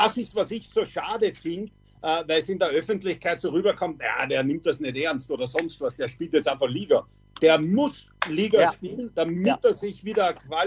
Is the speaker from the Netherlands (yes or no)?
no; Austria; bei uns in Österreich